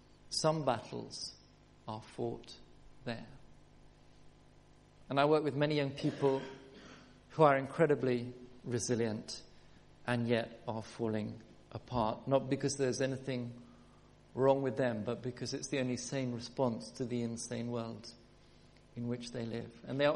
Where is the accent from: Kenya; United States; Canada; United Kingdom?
Kenya; born there; I was born in Kenya, and we had no TV, no phones, none of that sort of stuff.